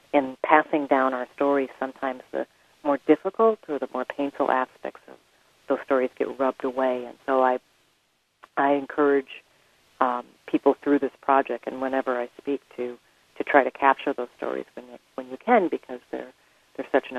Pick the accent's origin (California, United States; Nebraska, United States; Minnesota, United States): Minnesota, United States; also born or lived in Birmingham, Alabama; I was raised in Minnesota. My mother's side of the family is from Minnesota. My father's side of the family is from Birmingham, Alabama, and I spent my childhood going back and forth between those two cities.